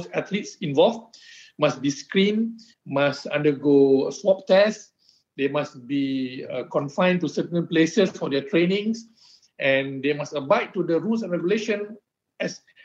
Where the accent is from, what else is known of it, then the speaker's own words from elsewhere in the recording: Gombak, Selangor, Malaysia; Like when I was growing up in Melawati in Gombak 20 years ago.